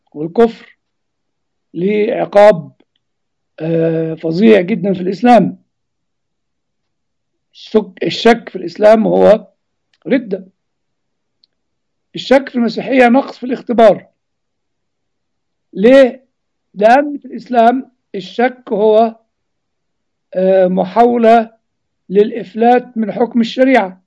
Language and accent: Arabic; Egypt; هو الكلام ده كان بيتقال عندنا في مصر من حوالي 30-40 سنة، وربما لسه بيتقال.